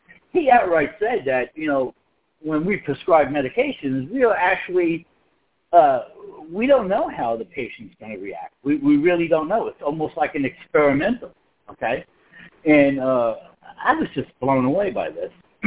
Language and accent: English; New York, United States; now in Oklahoma, United States; I'd moved down to Oklahoma. I'm from New York originally.